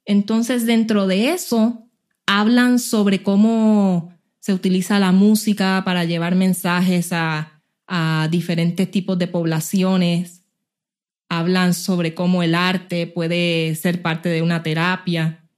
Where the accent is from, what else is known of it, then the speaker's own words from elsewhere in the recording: Puerto Rico; yo pues soy puertorriqueña también, nacida y criada en la isla de Puerto Rico. Cursé mi bachillerato en la Universidad de Puerto Rico en Aguadilla, Cora.